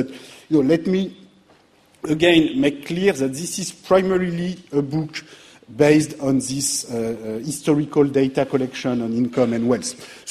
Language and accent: English; France; accent: French; English is a second language; these 2 years that I spent at LSE as a student were not enough to change my French accent